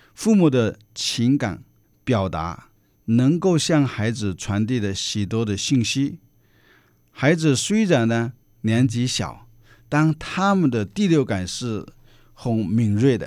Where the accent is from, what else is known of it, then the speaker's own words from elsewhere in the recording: China; 不管是我们中国人也好，或者是全世界的父母也好